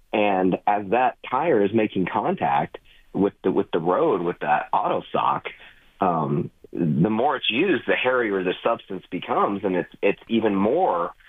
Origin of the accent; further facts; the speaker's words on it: Utah, United States; I grew up in Utah, so I was always of the chain mindset.